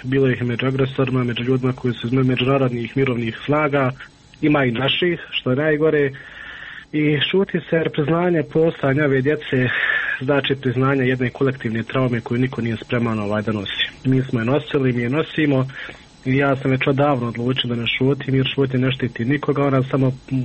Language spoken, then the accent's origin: Bosnian; Bosnia & Herzegovina; ako smo imali lične karte kod nas u Bosni, bili smo nevidljivi od sistema